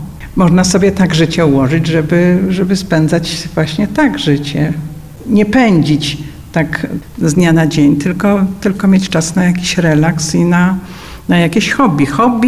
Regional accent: Lublin, Lublin Voivodeship, Poland; Jestem rodowitą lublinianką z dziada, pradziada. Moi dziadkowie, pradziadowie, wszyscy w centrum Lublina mieszkali i ja się wychowywałam na takim podwórku

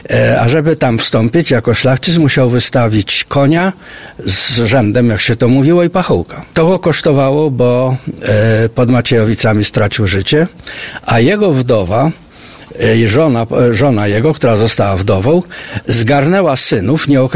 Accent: Toruń, Kuyavian-Pomeranian Voivodeship, Poland; born there; Ponieważ był w pułku toruńskim, więc ja się urodziłem w Toruniu.

